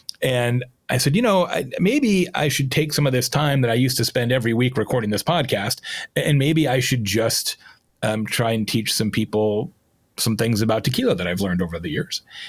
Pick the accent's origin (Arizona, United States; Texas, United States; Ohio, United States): Arizona, United States; And growing up in Arizona, you know, you're so close to that part of the world, you naturally are a little bit more attuned to it.